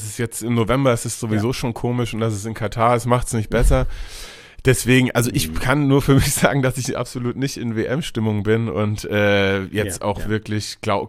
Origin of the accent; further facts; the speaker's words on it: Massenheim, Hesse, Germany; aber ich komme tatsächlich aus Massenheim.